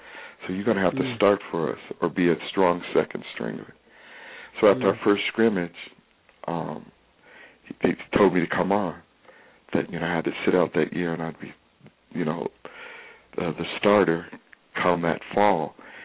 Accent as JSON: {"language": "English", "town": "Boulder", "region": "Colorado", "country": "United States", "tie": "born or raised there", "said": "I grew up in Boulder, one of the few blacks. Grew up in Boulder, ended up walking out at CU, and made the team."}